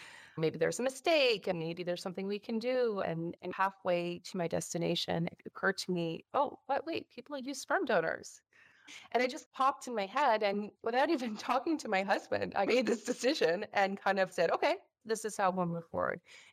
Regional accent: Toronto, Ontario, Canada; That's right. I'm from Toronto. I'm in Canada.

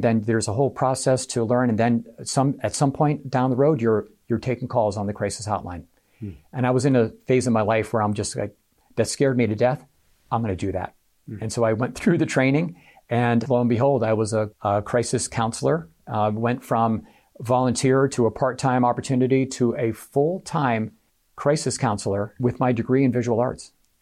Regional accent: Connecticut, United States; I'm from Connecticut. I came down, I thought, to come to UMBC to play baseball and to study photography.

